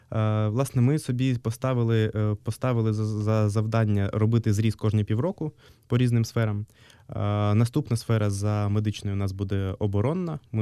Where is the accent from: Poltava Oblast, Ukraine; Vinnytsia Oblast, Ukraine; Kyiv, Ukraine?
Poltava Oblast, Ukraine; Poltava; у моїй рідній Полтаві є інститут чи онкодиспансер